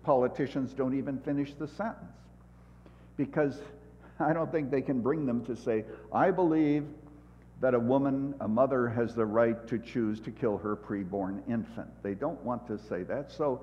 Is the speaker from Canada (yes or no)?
yes; Canada; But there was a time when I was growing up in Canada, when in the small towns and so forth, everybody smoked, women smoked.